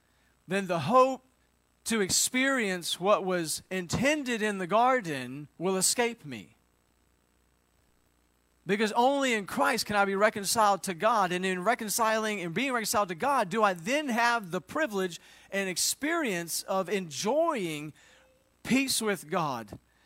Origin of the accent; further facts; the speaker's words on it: Tillman's Corner, Alabama, United States; So I grew up in Tillman's Corner, Alabama, which is on the south side of Mobile, down the Gulf Coast. So we would call that the Deep South.